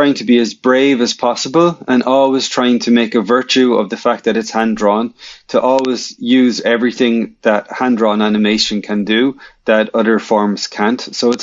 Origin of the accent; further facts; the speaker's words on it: Kilkenny, County Kilkenny, Ireland; And like here in my hometown in Kilkenny, I was lucky enough to be a member of a group called Young Irish Filmmakers